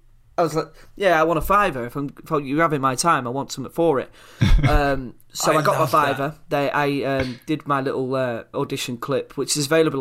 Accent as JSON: {"language": "English", "region": "Yorkshire and the Humber", "country": "United Kingdom", "said": "I'm only 14. And Des Hamilton asked me if I wanted to audition for this film, and I thought, well, I'm just … from the East Marsh."}